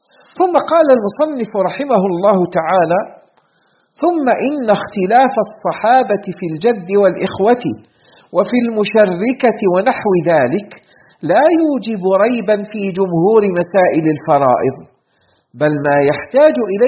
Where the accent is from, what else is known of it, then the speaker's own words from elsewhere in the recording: Algeria; بلدنا الجزائر